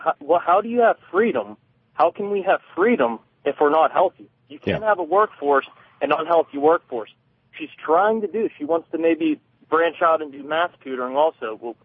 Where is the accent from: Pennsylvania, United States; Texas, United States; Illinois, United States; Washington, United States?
Pennsylvania, United States; I'm 25 years old. I'm from Pennsylvania.